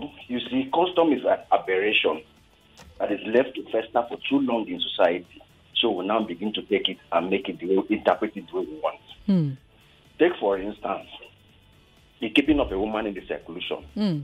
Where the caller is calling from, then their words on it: Ikorodu, Lagos, Nigeria; I'm calling from Ikorodu.